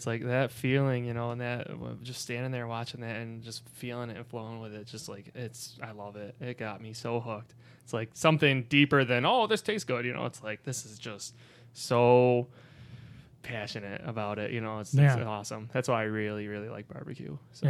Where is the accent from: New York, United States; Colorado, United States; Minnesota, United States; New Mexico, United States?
New York, United States; And then one guy wouldn't try my food because I was from New York